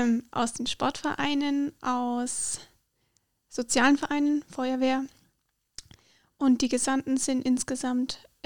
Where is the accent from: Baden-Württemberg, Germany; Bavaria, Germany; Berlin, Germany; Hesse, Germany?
Bavaria, Germany; Selb; Ich bin auch 24 Jahre alt und komme ebenfalls aus Selb.